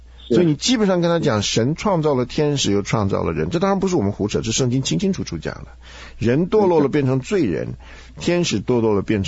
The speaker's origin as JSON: {"language": "Chinese", "country": "China", "said": "我们中国人常常讲，信则有，不信则无，对不对？"}